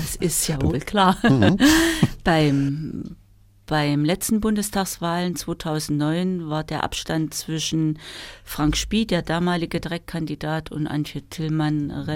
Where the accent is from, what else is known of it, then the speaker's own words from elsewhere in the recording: Weimar, Thuringia, Germany; Weil ich bin in Weimar geboren, bin dort auch in die Schule gegangen, habe hier viele Jahre im Umfeld von Weimar gelebt.